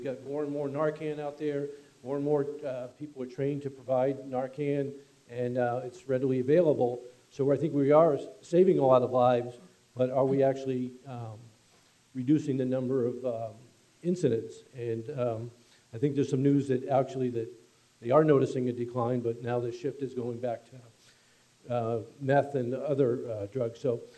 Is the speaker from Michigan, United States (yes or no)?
no; New London, New Hampshire, United States; from New London